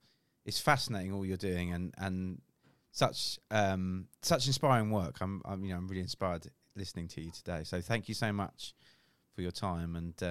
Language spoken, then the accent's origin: English; United Kingdom; But like we're British, we queue